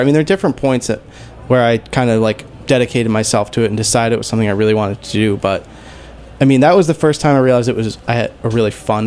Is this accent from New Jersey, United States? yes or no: no; Michigan, United States; I lived in Ann Arbor for a while, but we both grew up outside of Detroit.